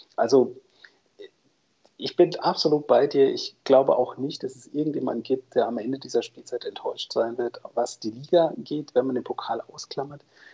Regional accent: North Rhine-Westphalia, Germany; born there; now in Leipzig, Germany; Gut, ich wohne in Leipzig, ich fände es unheimlich lustig. Ich bin Ostwestfale, gebürtiger

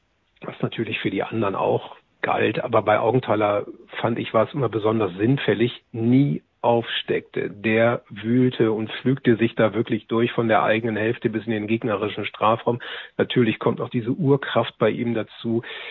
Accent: Northern Germany, Germany; ich komme ja aus Norddeutschland

